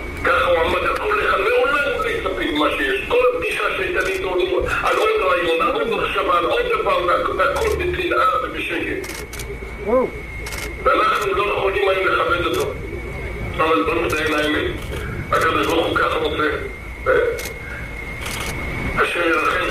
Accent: Bat Yam, Tel Aviv District, Israel; לפני 50 שנה כשהייתי ילד קטן בבת ים

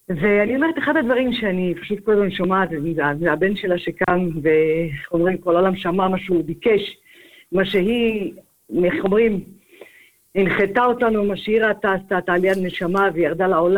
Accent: Morocco; אנחנו מרוקאים, ברוך השם

